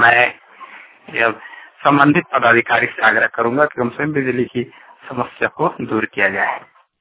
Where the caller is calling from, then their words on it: Jamua, Jharkhand, India; जमुआ गिरिडीह से बोल रहा हूँ।